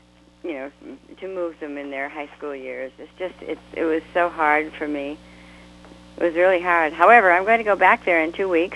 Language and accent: English; New Ulm, Minnesota, United States; born there; I was born, my parents lived in Lafayette, which is in southern Minnesota, and the town was so small that they didn't have a hospital, so I had to go to New Ulm to be bo